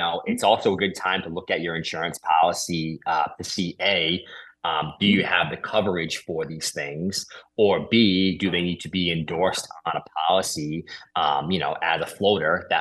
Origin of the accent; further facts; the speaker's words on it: Chepachet, Rhode Island, United States; And I grew up in Chepachet.